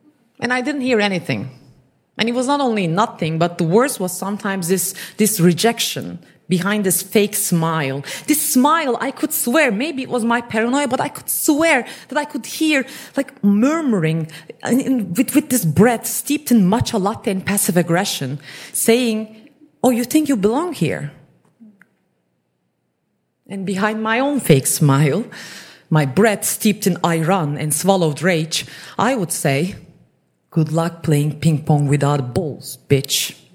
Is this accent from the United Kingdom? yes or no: no; Turkey; And they would say, where are you from? And I would say, Turkey. And they would say, oh, but you don't look Turkish.